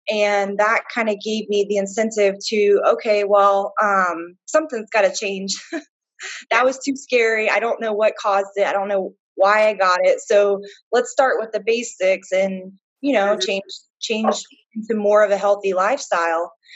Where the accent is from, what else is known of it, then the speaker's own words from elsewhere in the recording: Lakeland, Florida, United States; I'm from the Lakeland area. I'm a personal trainer.